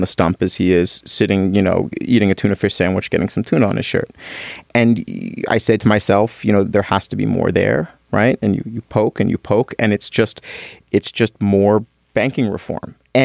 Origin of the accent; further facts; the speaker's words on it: Atlantic City, New Jersey, United States; I grew up in Atlantic City, grew up on a Pesican island, the island of, you know, four cities, Longport, Ventnor, Margate, in Atlantic City.